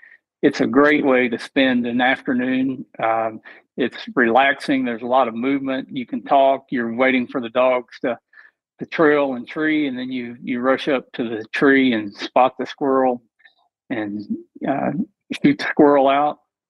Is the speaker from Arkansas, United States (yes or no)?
yes; Arkansas, United States; So growing up in Arkansas, the natural state, I had ample opportunity to hunt a little bit of everything.